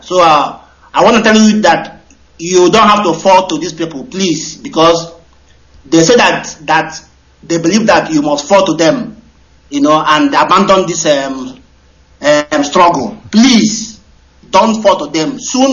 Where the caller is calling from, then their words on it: France; I'm calling from France.